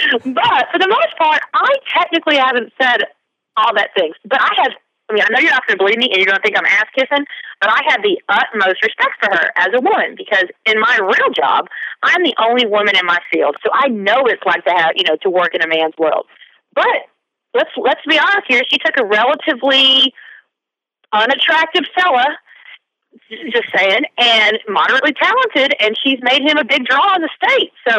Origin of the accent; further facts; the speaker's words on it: Texas, United States; I think it's a lot about being a Texan. Like, we're Texans, you know, Texas music.